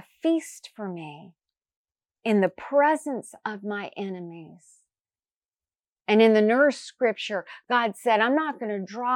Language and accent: English; Raleigh, North Carolina, United States; Anne Graham Lotz, who lives in my hometown. I'm just saying, I think Raleigh, North Carolina has a special anointing over it